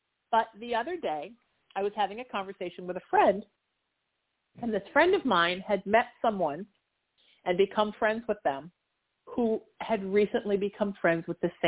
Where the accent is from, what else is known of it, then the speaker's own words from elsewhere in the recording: Surf City, United States; growing up in Surf City, we spent our lives in the water, but the sharks were in the water too.